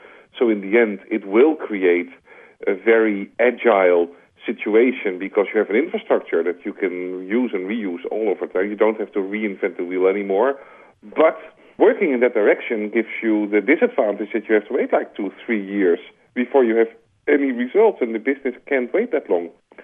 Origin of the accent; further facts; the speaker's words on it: Netherlands; And as you hear from my accent, perhaps I'm a Dutchman, ice skating is a really important sport in my country.